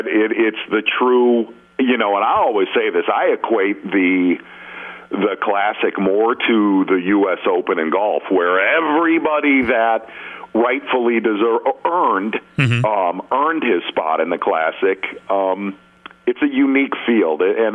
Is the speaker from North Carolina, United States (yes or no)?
no; Chicago, Illinois, United States; I grew up in Chicago.